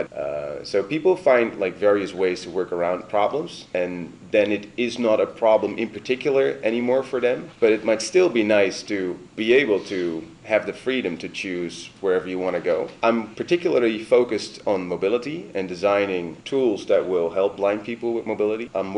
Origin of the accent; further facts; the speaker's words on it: Netherlands; These were people from my home country, the Netherlands